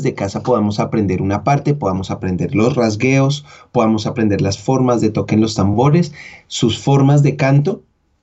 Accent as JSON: {"language": "Spanish", "region": "Bogotá", "country": "Colombia", "said": "por lo menos en Bogotá, que es de donde yo soy"}